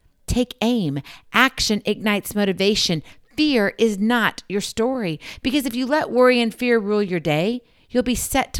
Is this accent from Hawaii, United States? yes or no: yes; Hawaii, United States; believe it or not, I was born in Hawaii. We moved around in between times, moved back again for my high school years.